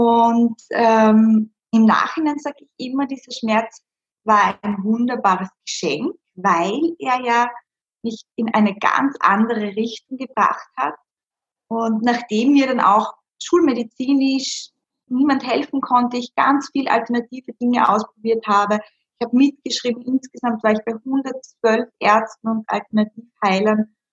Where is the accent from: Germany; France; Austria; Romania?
Austria; Styria; moved away as an adult; now in Vienna, Austria